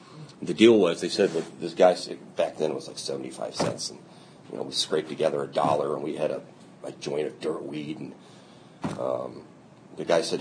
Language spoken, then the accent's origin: English; Phoenix, Arizona, United States; I grew up in Phoenix, and you may have heard that it's hot down there.